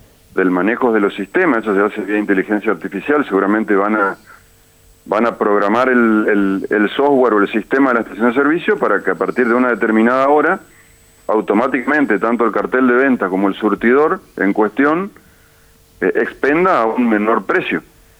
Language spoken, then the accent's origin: Spanish; Corrientes, Argentina; Soy de la provincia de Corrientes.